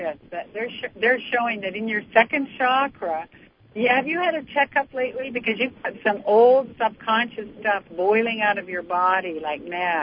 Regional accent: Vancouver, British Columbia, Canada; I'm originally from Vancouver.

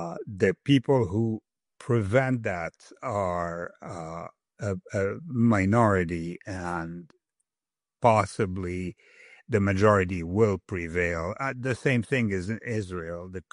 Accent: Cairo, Cairo Governorate, Egypt; When I was growing up in Cairo

